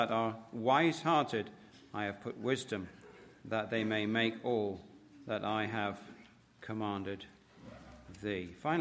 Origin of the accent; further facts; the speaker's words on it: England, United Kingdom; Robin is an Irishman who married an English woman, and I'm an Englishman who married an Irish woman.